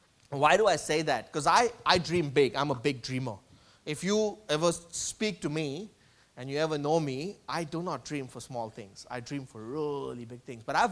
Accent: Mumbai, Maharashtra, India; I grew up in Mumbai in a very low socioeconomic background. So I'd say lower middle class.

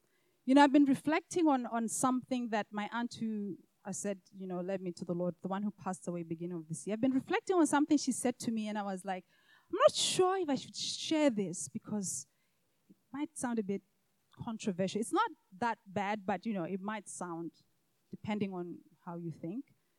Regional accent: Botswana; I traveled from my home country of Botswana to South Africa to a conference

